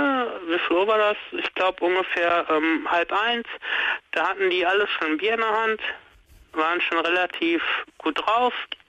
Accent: North Rhine-Westphalia, Germany; Ich komme aus dem Ruhrgebiet, so.

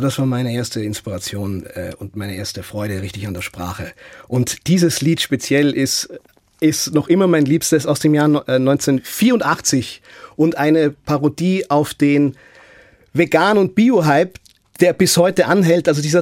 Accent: Vienna, Austria; moved away as an adult; now in Wiesbaden, Germany; Ich bin tatsächlich von Wien nach Wiesbaden gekommen als Schauspieler an Staatstheater Wiesbaden. Viele Leute, die das wissen, dass ich aus Wien komme und jetzt in Wiesbaden lebe

